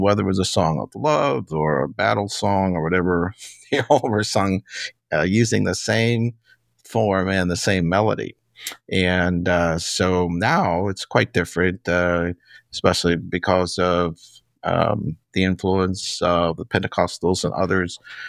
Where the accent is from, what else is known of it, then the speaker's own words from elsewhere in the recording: Papua New Guinea; Well, so I grew up in Papua New Guinea, and there, the musical culture was very different.